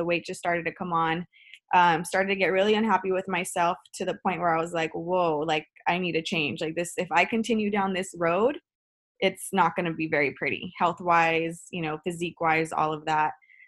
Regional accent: Whittier, California, United States; I am from Whittier, California. It's a small little town.

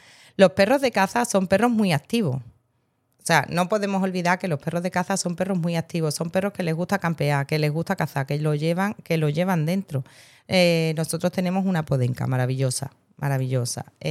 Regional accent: Seville, Andalusia, Spain; yo también paso calor en Sevilla y no vengo de Siberia. Claro. Llevo aquí toda la vida.

